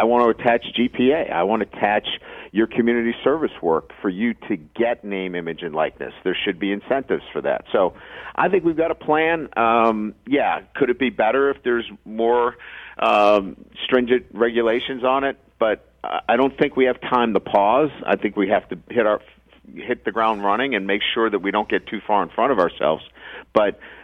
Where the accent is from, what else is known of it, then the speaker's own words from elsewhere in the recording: Boston, Massachusetts, United States; also born or lived in Midwest; look, I grew up in Boston, so seafood has always been, you know, you know, something that I've always loved. Went to the Midwest.